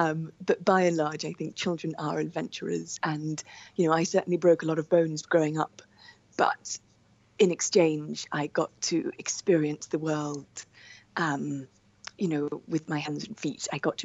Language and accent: English; Zimbabwe; I grew up in Zimbabwe